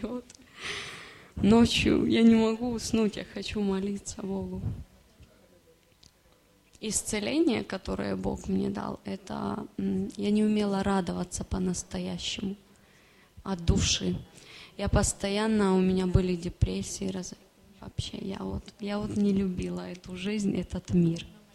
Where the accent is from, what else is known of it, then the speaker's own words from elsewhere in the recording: Ukraine; now in Spain; я тоже украинка, живу в Испании уже 3 года.